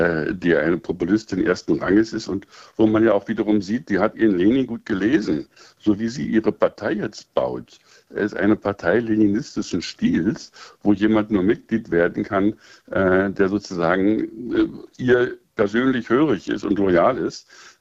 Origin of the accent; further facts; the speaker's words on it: East Germany, Germany; Wir sind als Ostdeutsche, wenn man die Strukturen ansieht, selbstbewusst und aufrecht in die deutsche Einheit gegangen